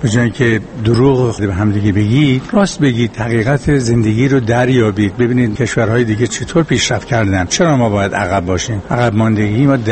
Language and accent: Persian; Iran; با اینکه ارمنی هستیم ولی ایرانی هستیم، اول ما ایرانی هستیم بعد ارمنی زبانی.